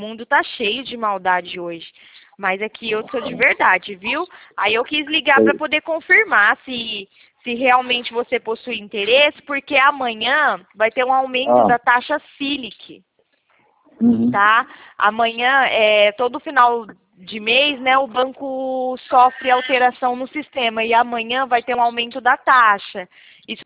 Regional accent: Americana, São Paulo, Brazil; Americana, São Paulo. Eu sou de Americana.

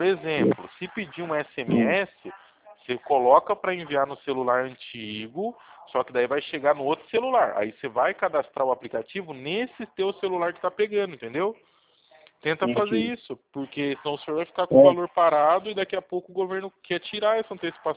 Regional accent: Itu, São Paulo, Brazil; Eu sou de Itu, São Paulo, Glauber. Eu sou do interior de Itu.

